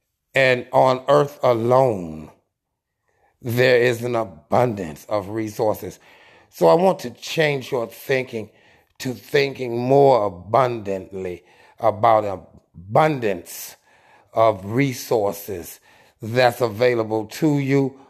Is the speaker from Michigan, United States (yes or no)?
yes; Detroit, Michigan, United States; also born or lived in Mobile, Alabama; I grew up in Detroit, Michigan. We went there to school.